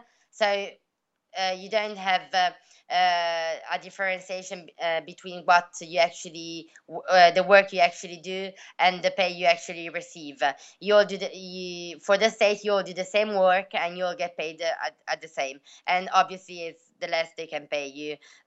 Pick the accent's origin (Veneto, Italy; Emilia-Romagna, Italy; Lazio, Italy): Emilia-Romagna, Italy; Piacenza; Here in Bologna, I'm from Piacenza, that is another city. So I live here in Bologna as a student